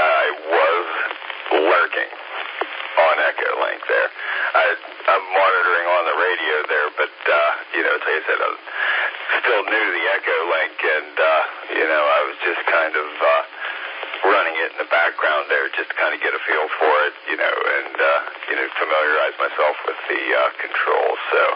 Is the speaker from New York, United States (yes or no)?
no; Clearfield, Pennsylvania, United States; I am originally from Western Pennsylvania, very small town, but a smaller town, Clearfield, Pennsylvania